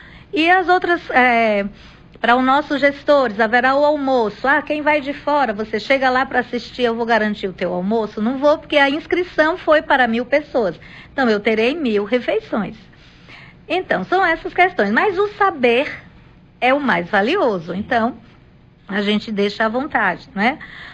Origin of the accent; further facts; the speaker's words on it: Northeast Region, Brazil; como nordestina que sou e nordestino que somos